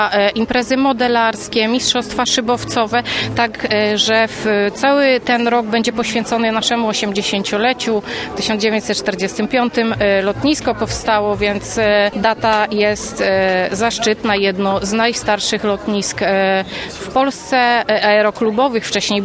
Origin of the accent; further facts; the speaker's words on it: Częstochowa, Silesian Voivodeship, Poland; jestem z Częstochowy w tych Rudnikach